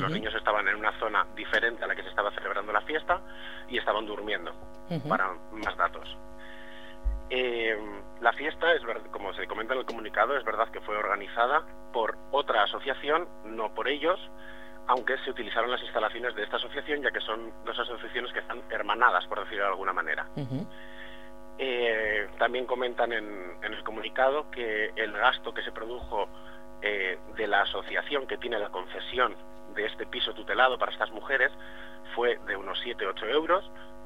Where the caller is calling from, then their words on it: Balearic Islands, Spain; Soy un oyente de las Islas Baleares